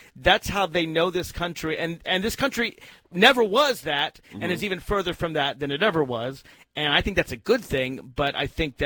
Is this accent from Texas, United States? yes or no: no; Tennessee, United States; Maybe because I'm from Tennessee.